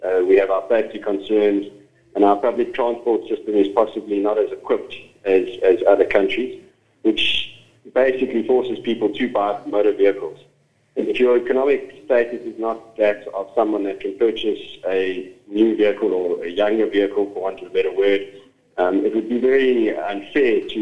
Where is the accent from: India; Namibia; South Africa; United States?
South Africa; I'm a South African, so I'd love to say yes, it'd be great.